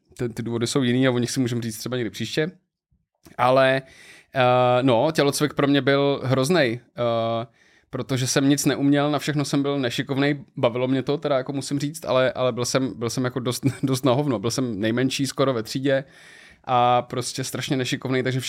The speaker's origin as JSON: {"language": "Czech", "town": "Liberec", "region": "Liberec Region", "country": "Czechia", "moved": "as an adult", "said": "když jsem z Liberce odešel do Prahy na vejšku"}